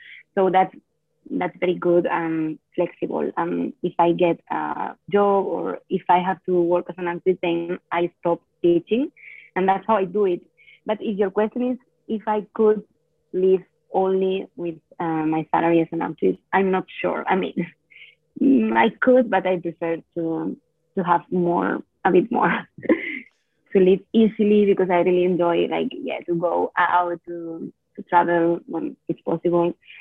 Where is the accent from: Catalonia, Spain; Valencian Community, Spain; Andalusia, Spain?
Valencian Community, Spain; Valencia; English is a second language; My hometown. I'm back in my hometown, and this is a really cool place to live because it's not so big, as big as Madrid or Barcelona, but it's the third city in Spain.